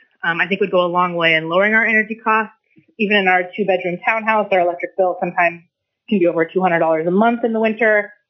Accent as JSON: {"language": "English", "town": "Anchorage", "region": "Alaska", "country": "United States", "tie": "born or raised there", "said": "I'm a lifelong Alaskan, born and raised in Anchorage"}